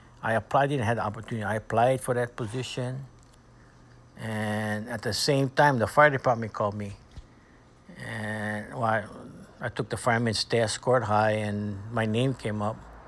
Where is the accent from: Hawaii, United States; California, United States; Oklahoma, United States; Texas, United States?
Hawaii, United States; Kauai; We were raised with him on Kauai.